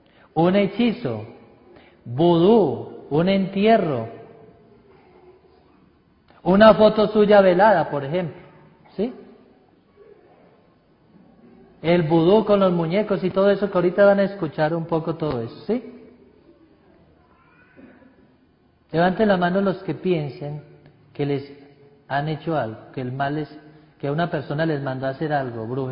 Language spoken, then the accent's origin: Spanish; Antioquia, Colombia; Sí, soy paisa y hablo mucho